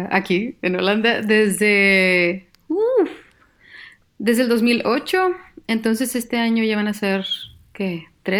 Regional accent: Mexico; Yo soy de México.

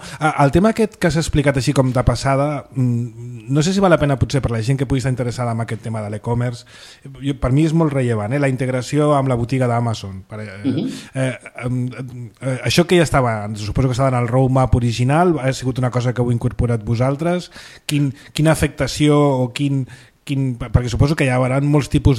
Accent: Barcelona, Catalonia, Spain; perquè tot i ser de Barcelona sóc de Sant Andreu, que això som una categoria a banda

